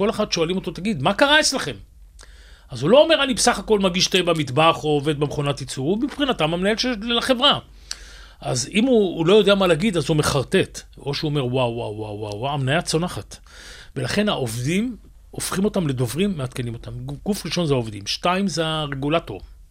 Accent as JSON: {"language": "Hebrew", "town": "Tel Aviv", "region": "Tel Aviv District", "country": "Israel", "tie": "born there", "said": "אני נולדתי ביד אליהו, בן למשפחת פועלים"}